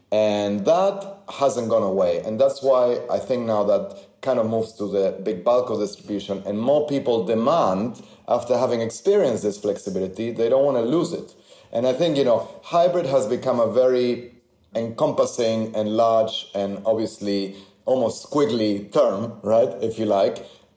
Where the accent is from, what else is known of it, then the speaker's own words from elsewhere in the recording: Argentina; I remember I grew up in Argentina